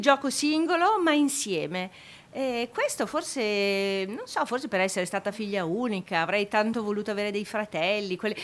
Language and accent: Italian; Milan, Lombardy, Italy; Io sono milanese, sì, milanese. C'è un rametto però emiliano.